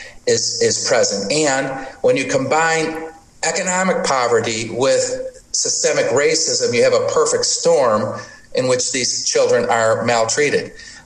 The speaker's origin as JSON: {"language": "English", "town": "Detroit", "region": "Michigan", "country": "United States", "tie": "born or raised there", "said": "You know, I grew up in Detroit, and I grew up in the late 60s, early 70s in Detroit, and it was really racially divided."}